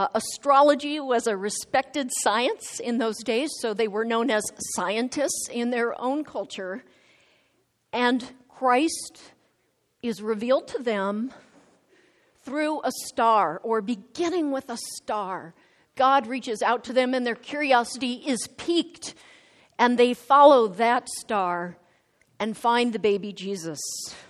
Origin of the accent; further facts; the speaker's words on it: United States; I remember when I was living with a family in France, as an American, I kept my hands under the table